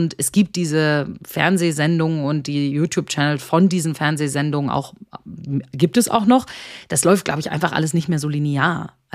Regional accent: Germany; da kann ich natürlich als Deutsche nur mutmaßen.

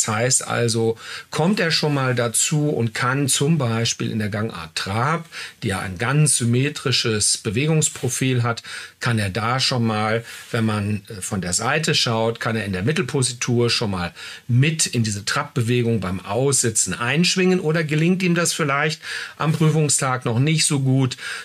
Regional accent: Warendorf, North Rhine-Westphalia, Germany; ich komme aus einer Reiterfamilie aus Warendorf

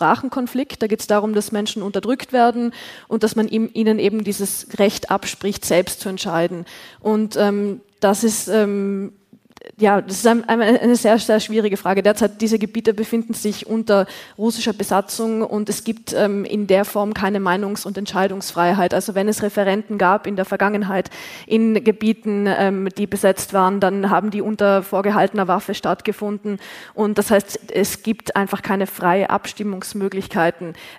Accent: Trentino-Alto Adige, Italy; Also ganz kurz, ich komme selbst aus Südtirol.

